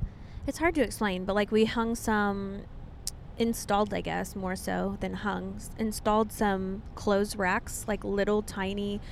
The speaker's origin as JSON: {"language": "English", "region": "Kansas", "country": "United States", "said": "I'm from Kansas"}